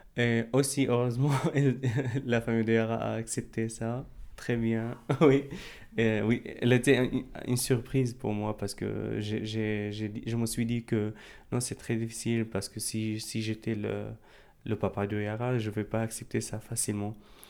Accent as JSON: {"language": "French", "country": "Syria", "moved": "yes", "said": "Je suis parti de la Syrie, je crois que c'était en février 2015."}